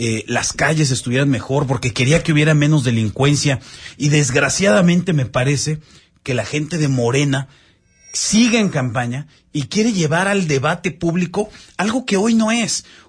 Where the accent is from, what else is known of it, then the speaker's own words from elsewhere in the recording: Mexico; simplemente somos mexicanos, y somos mexicanos que queremos que le vaya bien a nuestro país